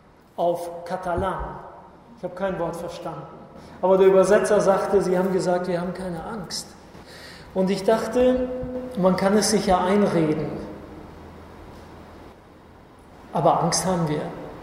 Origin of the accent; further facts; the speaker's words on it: Rhineland, Germany; Bei uns im Rheinland kennt man das irgendwie nicht.